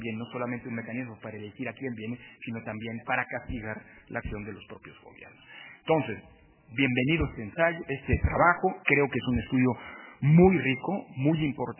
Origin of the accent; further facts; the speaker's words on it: Mexico; yo lo veía como mexicano